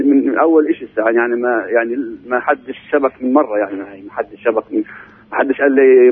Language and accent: Arabic; Hebron, Hebron Governorate, Palestine; بس اسمح لي أوجه رسالة لأهل مدينتي بالذات الخليل.